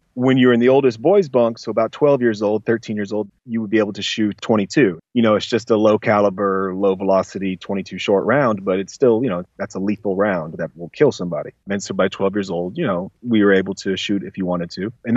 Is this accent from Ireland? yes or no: no; Austin, Texas, United States; I mean, I grew up in Austin, and my parents were and grew up middle class Jewish community and whatnot.